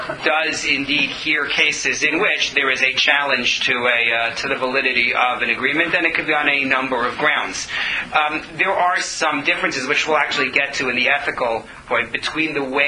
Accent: United States; I was floored because I'm an American. And as an American, it's like, well, it's my money

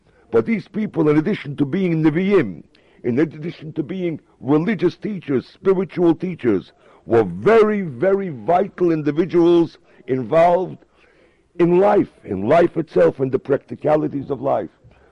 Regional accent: Poland; I was born in Poland. And as a kid, I remember a Friday night, and this was not only in my house. I lived in a little

